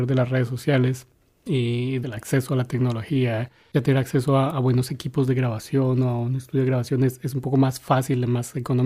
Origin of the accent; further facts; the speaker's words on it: Colombia; moved away; en este momento ya llevo como 16 años por fuera de Colombia. Entonces ahora yo pienso que la tierrita es más como Colombia o Suramérica.